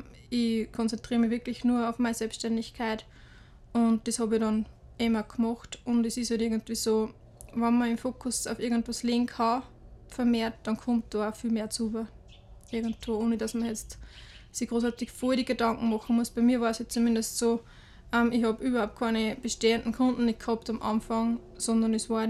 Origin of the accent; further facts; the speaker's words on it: Upper Austria, Austria; auch nicht irgendwie großartig Hochdeutsch, weil ich denke, ich bin Mühviertlerin, ich bin da daheim, ich fühle mich da voll wohl und ich mag die Sprache und unseren Dialekt unglaublich gern.